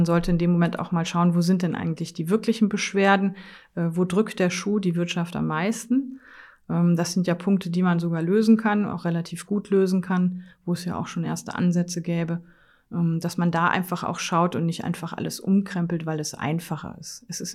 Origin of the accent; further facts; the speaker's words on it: Hesse, Germany; Da bleibt für mich als Hesse nur 1970 das erste Datenschutzgesetz der Welt.